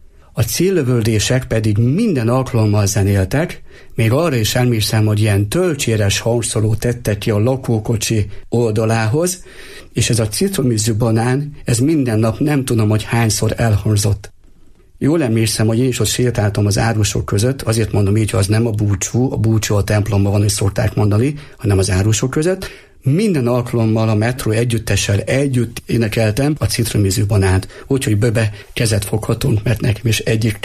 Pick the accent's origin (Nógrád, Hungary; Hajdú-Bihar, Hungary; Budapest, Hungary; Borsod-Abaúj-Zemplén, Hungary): Nógrád, Hungary; Kálló; Én Nógrád megyéből származom, Kálló, egy kicsi falu, a Nógrád megmaradt vármegye déli csücskében vagyunk, mert a szomszédfalunk már Pest megye.